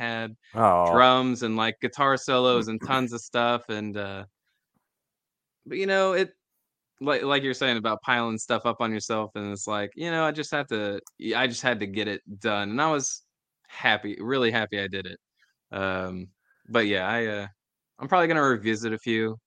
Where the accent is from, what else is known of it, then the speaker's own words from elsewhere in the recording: Kentucky, United States; now in Louisville, United States; I grew up in Northern Kentucky, but I've lived in the Louisville area about 12 years